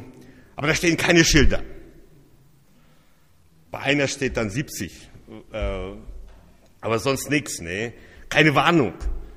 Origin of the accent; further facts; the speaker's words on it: Baden-Württemberg, Germany; Ich komme aus dem Schwarzwald. Kleines Dorf, ein bisschen größer wie das Dorf meiner Schwiegermutter. 900 Einwohner, wir haben 4 Straßen